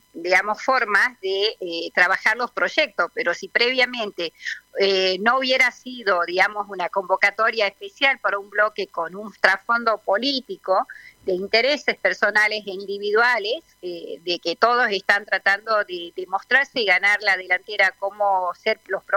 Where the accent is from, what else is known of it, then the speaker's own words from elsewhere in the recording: Salta, Argentina; represento a mi pueblo, a Salta, y que estoy trabajando en beneficio de nuestra provincia.